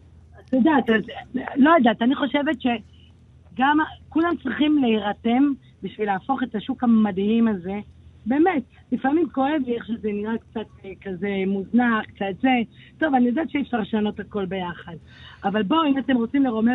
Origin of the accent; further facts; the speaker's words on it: Jerusalem, Jerusalem District, Israel; אני רק יכולה לבוא ולהגיד לך, כירושלמית